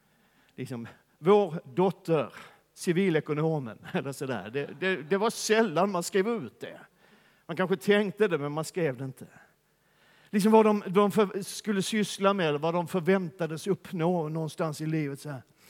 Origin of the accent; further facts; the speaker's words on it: Skåne, Sweden; jag kommer från Skåne där det aldrig är mörkt, utan det är alltid solsken, det är alltid varmt, det är alltid underbart, det är alltid härligt, det är alltid ljuvligt.